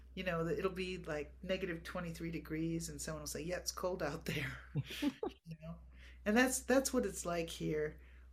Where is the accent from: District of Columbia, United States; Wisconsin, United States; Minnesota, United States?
Wisconsin, United States; Appleton; I'm from Appleton, Wisconsin, and Edna Ferber is from Appleton, Wisconsin.